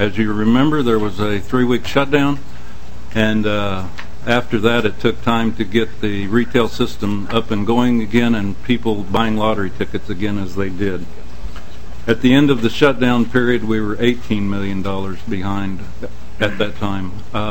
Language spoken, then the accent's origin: English; Kansas, United States; I was raised in Kansas, went to law school there, was a prosecutor for many years